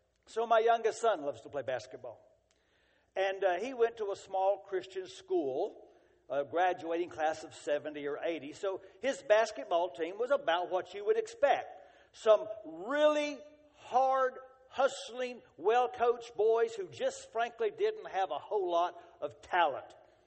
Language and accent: English; Texas, United States; We're from Central Texas.